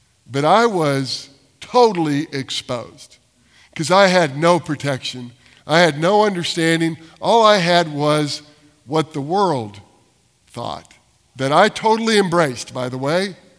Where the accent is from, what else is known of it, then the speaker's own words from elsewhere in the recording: Texas, United States; I moved her to Texas from California. I grew up here. She didn't. We moved to Texas and moved in with my grandmother